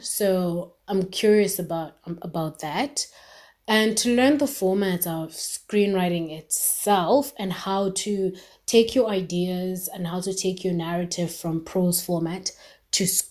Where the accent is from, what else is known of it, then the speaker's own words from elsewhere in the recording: Zimbabwe; I'm from Zimbabwe.